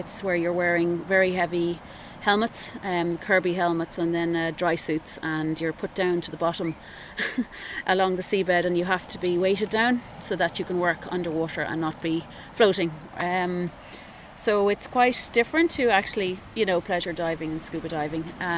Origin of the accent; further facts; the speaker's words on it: County Meath, Ireland; Because I grew up with horses, but I grew up in Meath, so we didn't have seaweed around us.